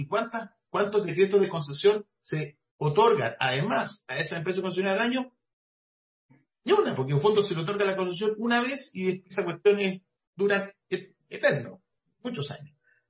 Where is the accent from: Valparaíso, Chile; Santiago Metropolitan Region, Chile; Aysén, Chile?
Valparaíso, Chile; Yo vengo de Valparaíso.